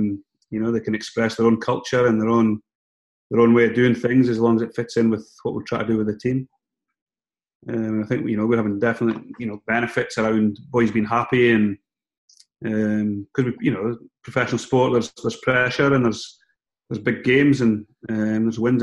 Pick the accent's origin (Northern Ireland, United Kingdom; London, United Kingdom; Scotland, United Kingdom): Scotland, United Kingdom; growing up in Scotland, you know, through the 80s